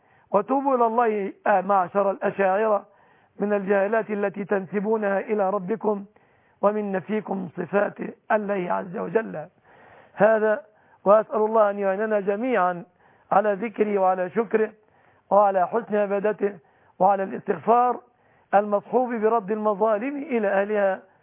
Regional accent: Egypt; بلادنا مصر

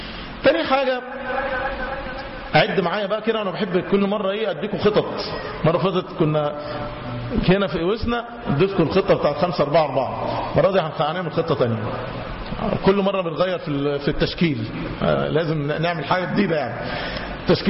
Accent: Cairo, Cairo Governorate, Egypt; ورحت أصلي في مسجد في مدينة مصر عندنا في القاهرة

